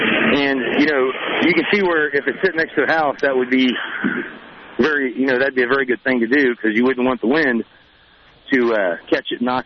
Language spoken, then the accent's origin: English; Missouri, United States; Back from where I'm from, we have the exact same bugs. I'm from Missouri.